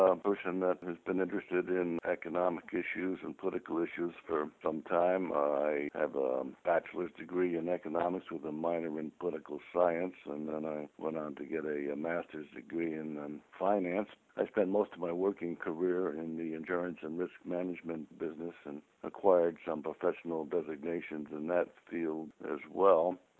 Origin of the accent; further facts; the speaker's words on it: Bridgeport, Connecticut, United States; also born or lived in San Diego; I was born in Bridgeport, Connecticut, raised there, and spent most of my life there except for a few years in San Diego. But now I'm back again living in Connecticut where my family lives